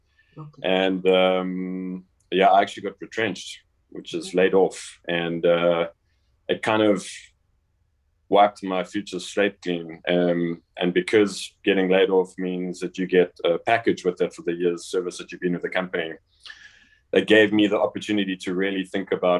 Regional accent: South Africa; also born or lived in London; now in United States; I obviously was born and raised in South Africa. I've lived in London for a couple of years and I live in America with my wife, but I'm still passionate about South Africa.

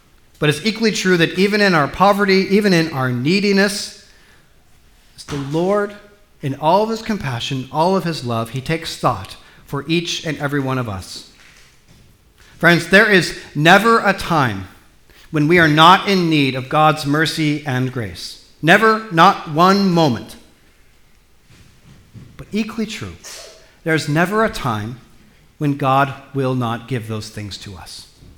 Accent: United States; When I was growing up in the United States, I remember hearing a lot of talk, not so much from my parents, but just from the culture in which I lived.

